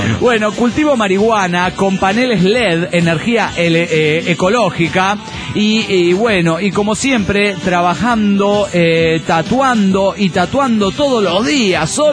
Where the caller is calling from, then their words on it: León, Guanajuato, Mexico; de León, Guanajuato.